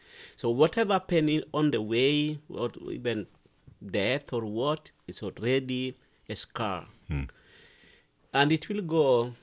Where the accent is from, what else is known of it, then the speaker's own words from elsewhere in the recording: Western Kenya, Kenya; I came from Kenya, that is in East Africa, and on the western side of Kenya.